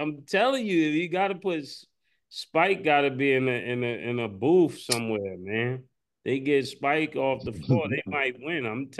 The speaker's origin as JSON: {"language": "English", "town": "Harlem", "region": "New York", "country": "United States", "said": "I'm from Harlem. I can't, you know."}